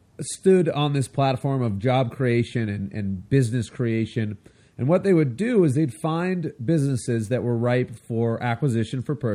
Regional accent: California, United States; maybe I'm just a little living in California my whole life.

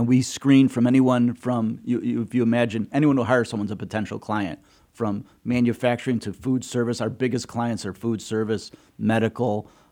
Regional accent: Waterbury, Connecticut, United States; I grew up in Waterbury, Connecticut. I come from a tough city.

